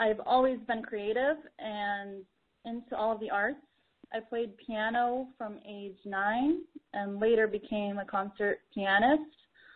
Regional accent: Boulder, Colorado, United States; also born or lived in Moscow, Russia; I'm originally from Moscow, Russia, and my family moved to the small town of Boulder, Colorado, when I was just 5 years old.

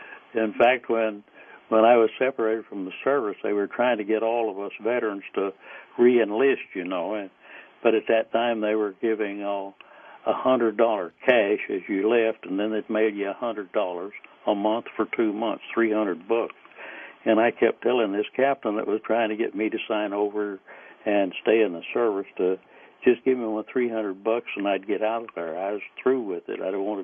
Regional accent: Maysville, Oklahoma, United States; I grew up in Maysville, Oklahoma. That's in south central Oklahoma in a farm community.

